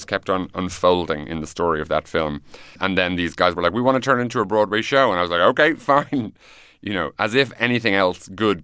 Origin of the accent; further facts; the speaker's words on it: Ireland; Getting into Sundance, to me as an Irish independent filmmaker, was like winning the Booker Prize.